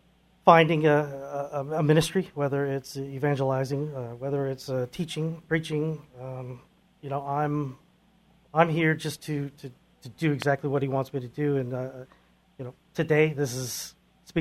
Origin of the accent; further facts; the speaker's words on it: California, United States; Real quick background. I am originally from California.